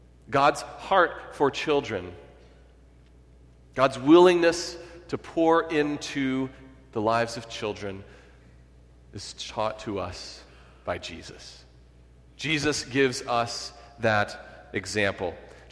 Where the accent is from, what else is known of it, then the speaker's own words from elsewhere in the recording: Minneapolis, Minnesota, United States; And when I was back home last year for worship in Minneapolis, in my hometown